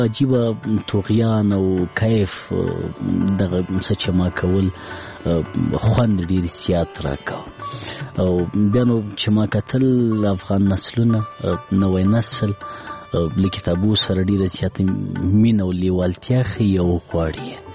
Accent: Laghman, Afghanistan; زه په لغمان کې پیدا شوم، په لغمان کې رالوی شوم، خوانځي مې په لغمان کې لوستې

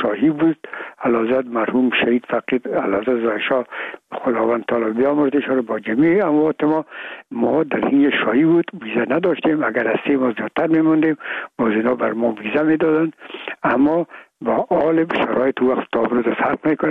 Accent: Afghanistan

